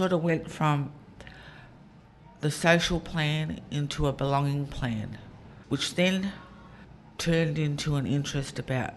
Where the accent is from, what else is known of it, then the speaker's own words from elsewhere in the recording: Sydney, New South Wales, Australia; born there; I was born here on Gadigal land. I live here, raise my kids here, and my grandchildren as well.